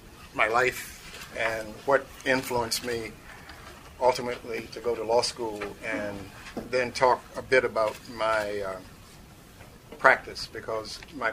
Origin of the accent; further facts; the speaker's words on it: Norfolk, Virginia, United States; I grew up in Norfolk, Virginia, and when I went to school, public school in Norfolk, Virginia, the state was segregated by law.